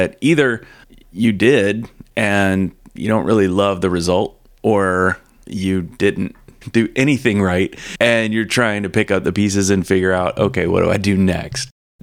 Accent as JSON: {"language": "English", "region": "the South", "country": "United States", "tie": "born or raised there", "said": "where I grew up in the South, it was like religion and politics. You didn't really talk about it very much."}